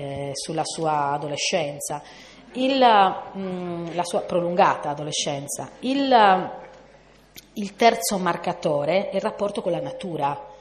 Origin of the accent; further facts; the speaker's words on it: Sardinia, Italy; le do la risposta da sarda e da scrittrice